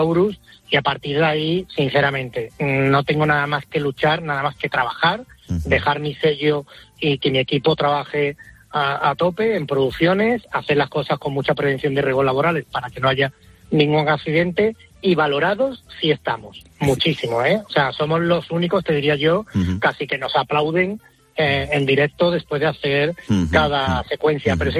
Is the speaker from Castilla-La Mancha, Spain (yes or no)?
no; Andalusia, Spain; somos andaluces, pero trabajamos a nivel internacional, nacional